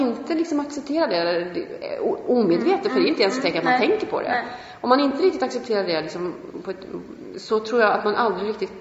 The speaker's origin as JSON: {"language": "Swedish", "region": "Dalarna County", "country": "Sweden", "accent": "dalmål", "said": "Jag pratar fortfarande dalmål."}